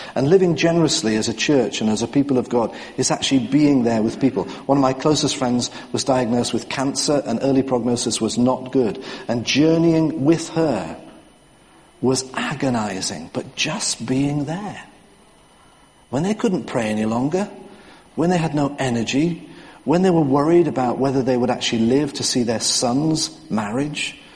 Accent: North East England, United Kingdom; I did get angry because I'm a Geordie.

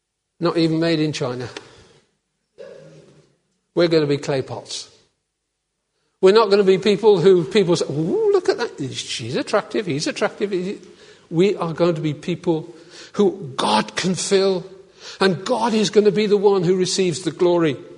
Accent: Worcester, West Midlands, United Kingdom; I come from Worcester. Worcester had a wonderful porcelain works.

